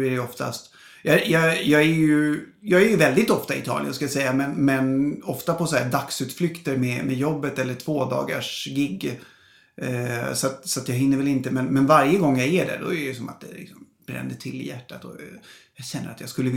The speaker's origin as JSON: {"language": "Swedish", "town": "Stockholm", "region": "Stockholm County", "country": "Sweden", "tie": "born or raised there", "said": "Däremot så är jag född och uppvuxen här i Stockholm."}